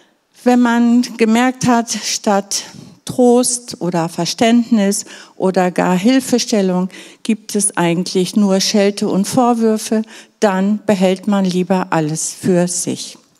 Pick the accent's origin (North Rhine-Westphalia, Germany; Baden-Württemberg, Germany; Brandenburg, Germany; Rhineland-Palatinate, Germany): North Rhine-Westphalia, Germany; Ich bin im Münsterland aufgewachsen als älteste von 4 Geschwistern.